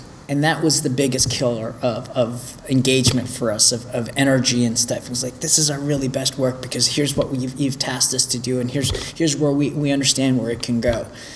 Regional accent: Toronto, Ontario, Canada; Yeah, so my ad agency tenure was living in Toronto. I grew up in Toronto

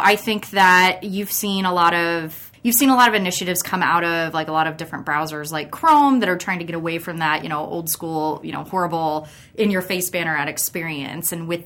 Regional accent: Gretna, Nebraska, United States; I grew up out in Gretna on a farm.

